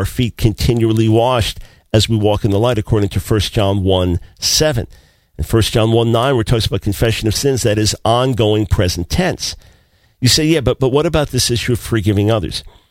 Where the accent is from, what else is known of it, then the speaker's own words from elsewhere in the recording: New York, United States; Even though I'm a New Yorker, since the Yankees just really did so poorly, I'm impressed with the Red Sox this year.